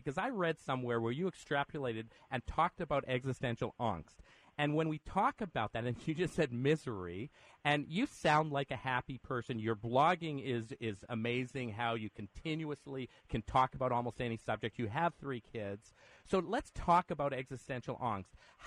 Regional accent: Canada; I'm from Canada

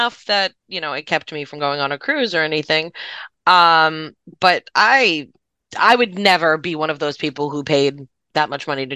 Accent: New York City, New York, United States; Because I grew up in New York City.

